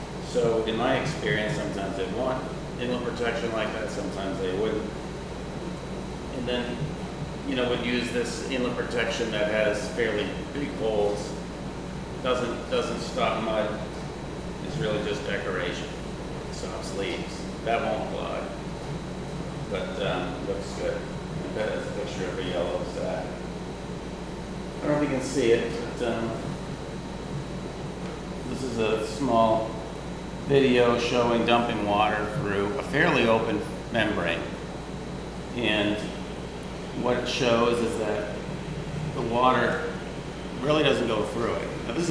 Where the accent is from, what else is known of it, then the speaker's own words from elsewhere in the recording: Andover, Massachusetts, United States; I'm a developer from Andover, Andover, Mass.